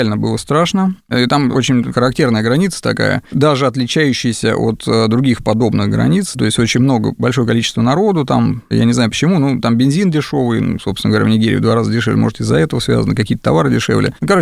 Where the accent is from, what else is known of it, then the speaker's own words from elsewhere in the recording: Russia; упомянув о том, что мы из России, сразу менялось отношение на противоположное.